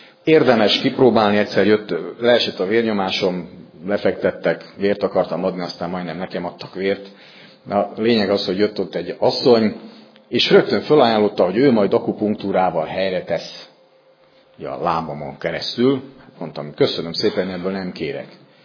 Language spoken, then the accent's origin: Hungarian; Hungary; Én nagyon-nagyon megvallom, mindenki tudja, aki ismer, hogy én nagyon örülök neki, hogy magyar vagyok, ezt őszintén mondom, én nem is szeretnék semmi más lenni.